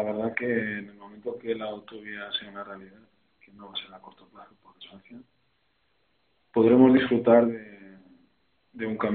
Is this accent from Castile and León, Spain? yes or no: yes; Belorado, Castile and León, Spain; toda mi familia materna es de Belorado y por lo tanto el lazo familiar ya es importante. En cuanto a mi infancia la pasé en Belorado